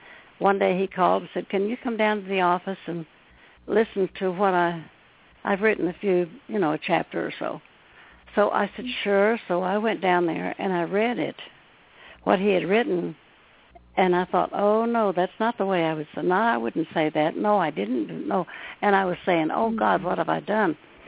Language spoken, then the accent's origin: English; West Plains, Missouri, United States; born there; I was born in the Ozarks in Missouri, in West Plains, Missouri. And as was